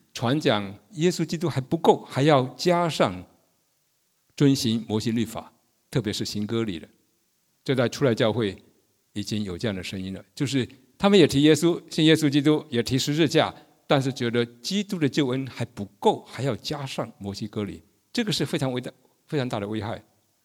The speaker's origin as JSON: {"language": "Chinese", "town": "Jinjiang", "region": "Fujian", "country": "China", "tie": "born or raised there", "said": "我记得我们家乡就是羞愧的事情，我的家乡福建晋江那里曾经卖假药"}